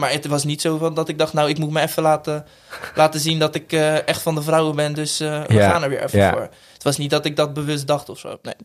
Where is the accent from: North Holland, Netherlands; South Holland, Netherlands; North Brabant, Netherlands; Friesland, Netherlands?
South Holland, Netherlands; Spijkenisse; die ken ik gewoon van Spijkenissen, waar ik vandaan kwam.